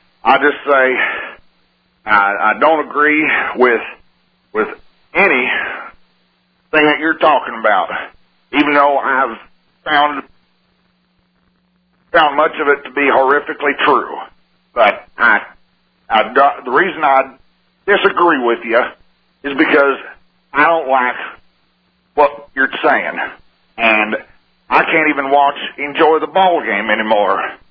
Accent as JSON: {"language": "English", "region": "Texas", "country": "United States", "said": "No, I'm from Texas, and I've been listening to you for a good while"}